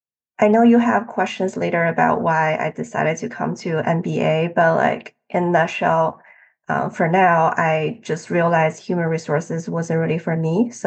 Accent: Beijing, China; English is a second language; moved away as an adult; also born or lived in Michigan; now in United States; I was born and raised in Beijing, China. I came to the States when I was 18, went to Michigan State University for human resource management as a major. And I spent 7 years in Michigan after I graduated.

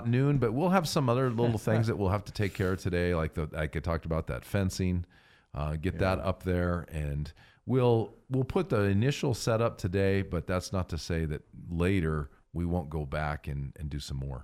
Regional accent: Gardner, Montana, United States; You know, you've got like some place like I grew up in Gardner, Montana.

